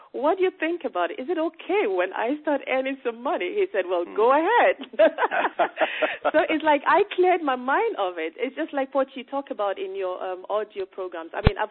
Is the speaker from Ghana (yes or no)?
yes; Ghana; I come from Ghana, and I mean, mm-hmm. in my country